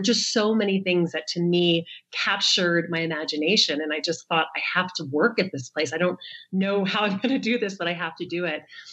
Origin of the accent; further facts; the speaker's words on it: the South, United States; I mean, I grew up in the South. The idea was that I was going to get married